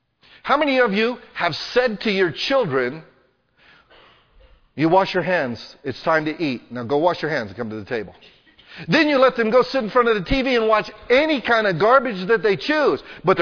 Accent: United States; born or raised there; also born or lived in Italy

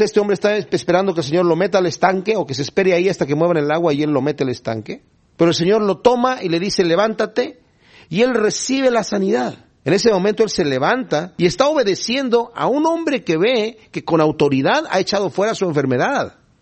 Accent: Querétaro, Mexico; Yo soy de Querétaro, México

